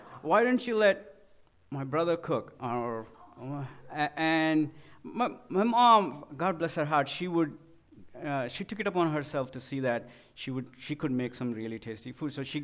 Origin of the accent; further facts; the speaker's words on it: India; I'm from India, so I could think of biryani.